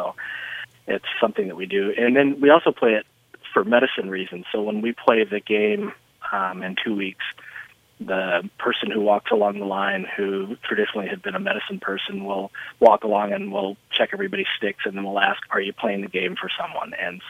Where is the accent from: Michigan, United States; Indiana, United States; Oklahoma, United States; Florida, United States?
Oklahoma, United States; I'm Cherokee from Oklahoma.